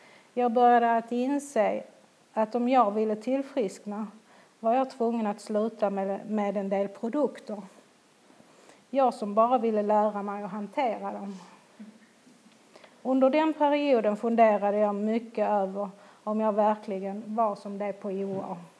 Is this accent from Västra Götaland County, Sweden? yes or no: no; Linköping, Östergötland, Sweden; det visade sig att de hade ett möte i min hemstad Linköping.